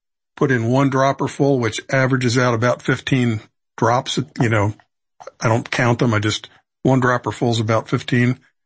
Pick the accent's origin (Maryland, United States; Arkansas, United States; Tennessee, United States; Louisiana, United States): Maryland, United States; Baltimore; And growing up in Baltimore in the, you know, 60s and 70s, when I was a little boy and then a teenager